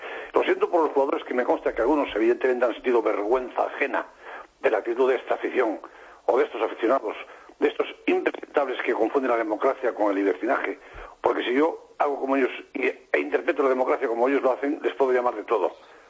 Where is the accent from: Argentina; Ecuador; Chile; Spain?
Spain